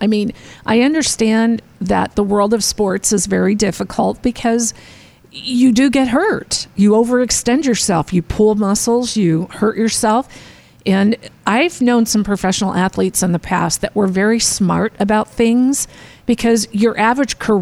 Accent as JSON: {"language": "English", "region": "Arizona", "country": "United States", "tie": "born or raised there", "said": "And I grew up here in Arizona. We had spring training right down the block."}